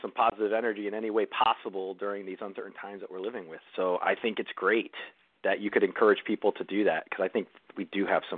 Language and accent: English; New Jersey, United States; I was just going to say, Jersey's my home state.